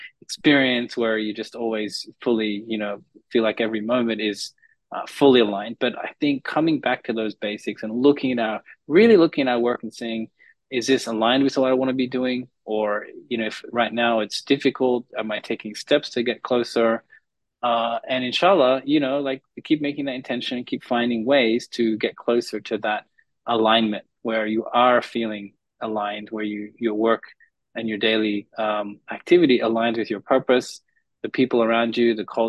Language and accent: English; Australia; So I'm the Australian Muslim designer that will come up.